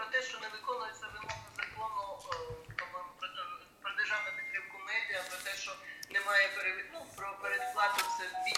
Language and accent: Ukrainian; Kherson Oblast, Ukraine; born there; І я журналіст, яка народилася на Херсонщині